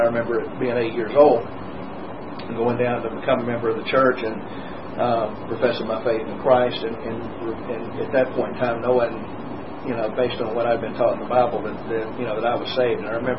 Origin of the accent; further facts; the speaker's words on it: Tuscumbia, United States; my hometown of Tuscumbia was probably about 8,000 people. So I grew up in a very, very small conservative town.